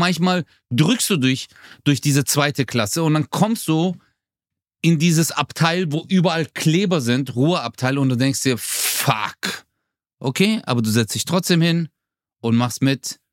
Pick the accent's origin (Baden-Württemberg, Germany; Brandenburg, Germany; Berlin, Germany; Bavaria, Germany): Baden-Württemberg, Germany; Ich komme aus dem Schwabeländle.